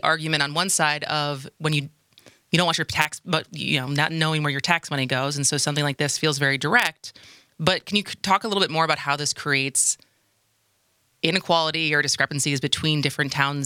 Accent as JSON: {"language": "English", "town": "Madison", "region": "Wisconsin", "country": "United States", "tie": "born or raised there", "said": "But I grew up in Madison. Middleton's kind of, you know, it's right next door, and it's been growing even since I left Madison."}